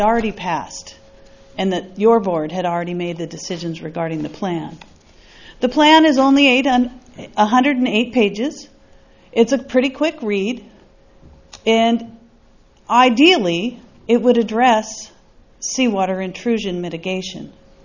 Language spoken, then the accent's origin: English; Los Osos, California, United States; from Los Osos